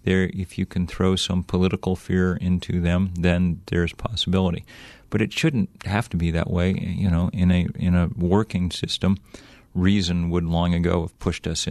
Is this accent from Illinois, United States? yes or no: no; Lexington, Massachusetts, United States; I grew up in Lexington, Massachusetts, the birthplace of American liberty.